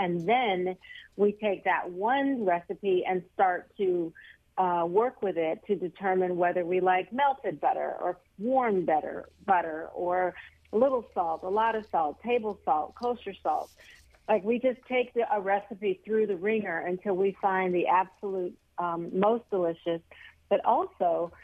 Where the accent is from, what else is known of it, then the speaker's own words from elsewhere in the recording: Los Angeles, California, United States; now in Texas; I am from Los Angeles